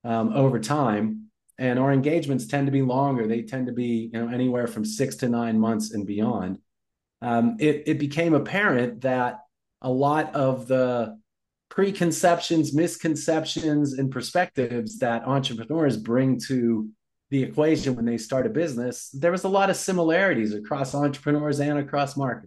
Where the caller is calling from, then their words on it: New Orleans, Louisiana, United States; Metro New Orleans.